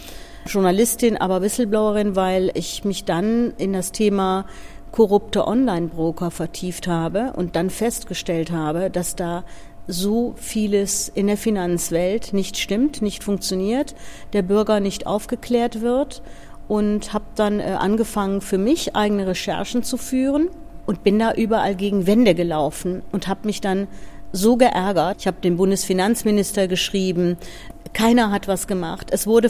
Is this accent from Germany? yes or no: no; Netherlands; moved away as an adult; Ich bin Deutsche, bin aber aufgewachsen in den Niederlanden. Ich habe einen deutschen Vater und eine niederländische Mutter.